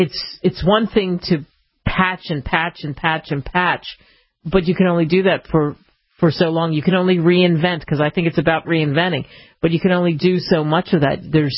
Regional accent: Philadelphia, Pennsylvania, United States; I grew up in Philly and grew up in that seat of liberty.

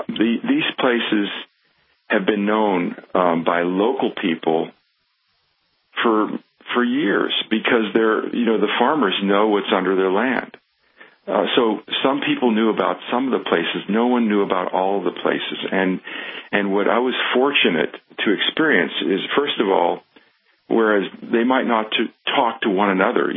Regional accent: United States; there was a very warm feeling towards me as an American, because the role of America in World War I was very positive.

